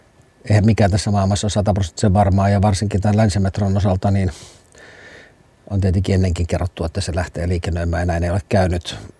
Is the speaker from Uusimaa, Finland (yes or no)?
yes; Helsinki, Uusimaa, Finland; Ja Suutarilan viereinen kaupunginosa on Puistoloa, mistä minä olen kotoisin